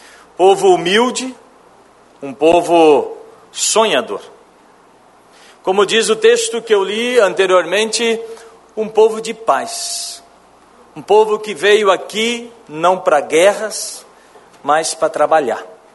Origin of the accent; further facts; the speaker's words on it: Rio Grande do Sul, Brazil; Eu sou gaúcho de natureza e pomerano de coração.